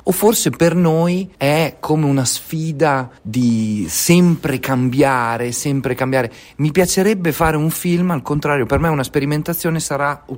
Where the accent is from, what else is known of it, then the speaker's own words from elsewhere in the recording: Emilia-Romagna, Italy; io sono emiliano